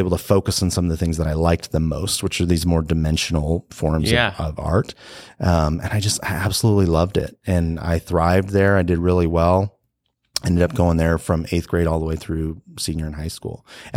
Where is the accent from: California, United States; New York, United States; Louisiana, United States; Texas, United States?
California, United States; moved away as an adult; And so I was recruited essentially from California, to Kansas City Art Institute.